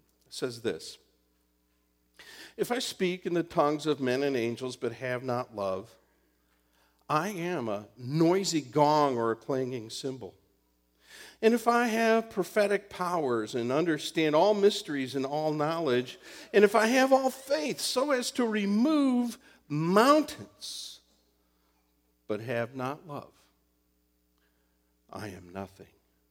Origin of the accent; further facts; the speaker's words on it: Ann Arbor, Michigan, United States; In this case, growing up in Ann Arbor, Michigan, it was the Catholic charismatic movement that I was introduced to.